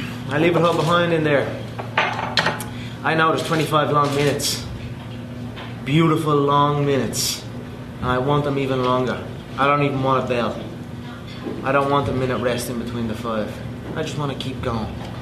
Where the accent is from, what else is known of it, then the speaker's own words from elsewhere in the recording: Dublin, Leinster, Ireland; Yeah, where I grew up in Dublin was a tough neighborhood.